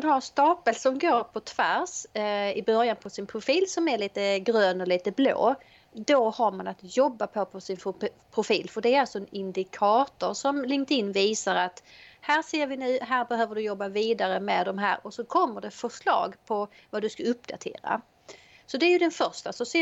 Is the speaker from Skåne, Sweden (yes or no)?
yes; Helsingborg, Skåne, Sweden; Jag är ifrån Helsingborg och har drivit eget företag i snart 25 år.